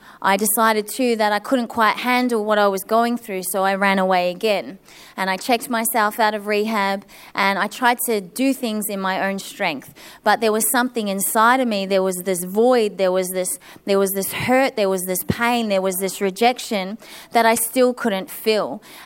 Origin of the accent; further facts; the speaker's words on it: New Zealand; So I grew up in New Zealand